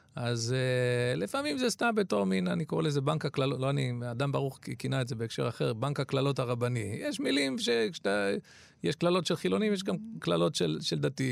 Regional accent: Ra'anana, Central District, Israel; גדלתי בסמיכות לשם ברעננה

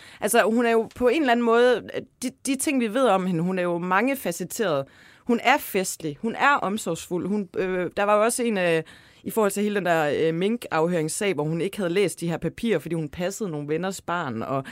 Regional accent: Ølgod, Region of Southern Denmark, Denmark; Margrethe Vest er jo fra Ølgod, hvor jeg kommer fra.

